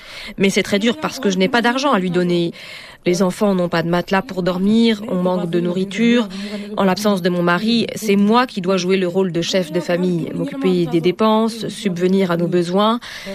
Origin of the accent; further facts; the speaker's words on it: Gao, Mali; now in Bamako, Mali; J'ai 41 ans et je viens de Gao. Ça fait 4 mois que je suis à Bamako.